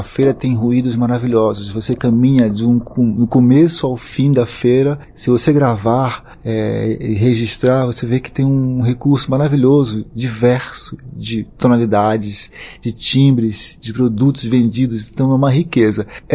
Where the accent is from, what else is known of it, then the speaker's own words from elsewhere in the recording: Amazon, Brazil; now in São Paulo, Brazil; E eu vim da Amazônia